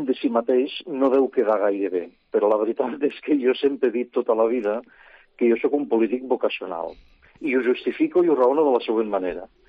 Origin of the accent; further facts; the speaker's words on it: Barcelona, Catalonia, Spain; born there; Vaig néixer a Barcelona.